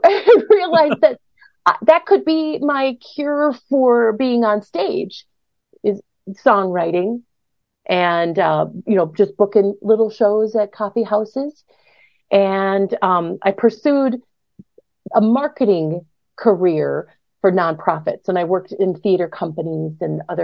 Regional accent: Brooklyn Center, Minnesota, United States; Well, I grew up in Brooklyn Center, and my mom and dad are both very musical.

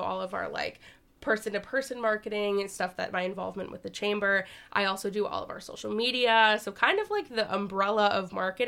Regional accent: Mankato, Minnesota, United States; now in Faribault, United States; So, fun fact for you, I'm from Mankato originally.

